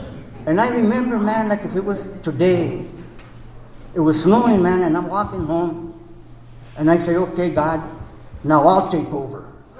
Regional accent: Albuquerque, New Mexico, United States; Where I come from, man, you know, I'm originally from New Mexico, Southwest Albuquerque.

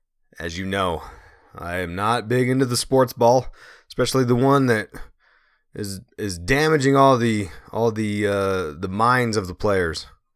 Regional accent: Pennsylvania, United States; Because, as you know, it is my hometown there, Southeast PA there.

